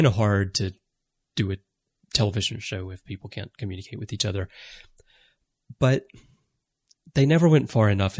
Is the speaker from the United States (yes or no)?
yes; United States; You know, you're Australian, I'm American, we both speak English